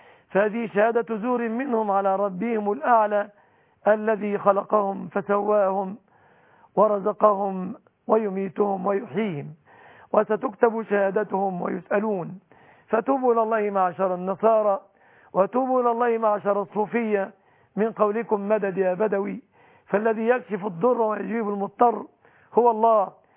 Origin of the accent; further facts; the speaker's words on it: Egypt; بلادنا مصر